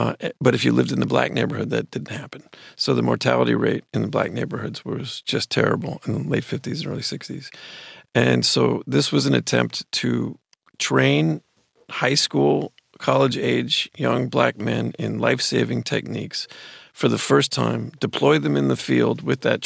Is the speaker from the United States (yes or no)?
yes; Los Angeles, California, United States; growing up in Los Angeles, an acting career didn't seem like a foreign concept.